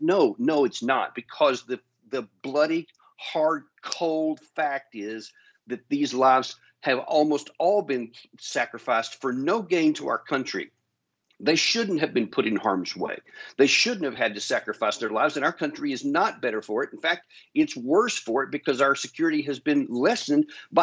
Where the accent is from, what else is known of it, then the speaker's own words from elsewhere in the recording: United States; I'm an American guy.